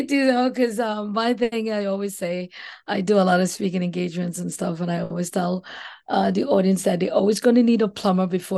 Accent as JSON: {"language": "English", "country": "Trinidad & Tobago", "tie": "born or raised there", "said": "growing up in Trinidad and Tobago, being the girl in the plumbing"}